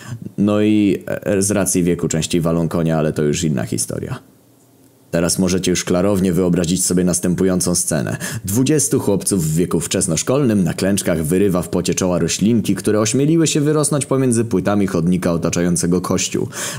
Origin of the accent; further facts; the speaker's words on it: South, Poland; Jestem z południa, więc zwykle było w góry